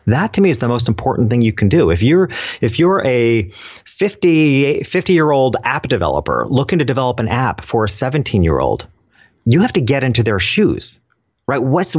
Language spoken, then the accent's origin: English; New York, United States; went back to my hometown, which was a tiny little town in upstate New York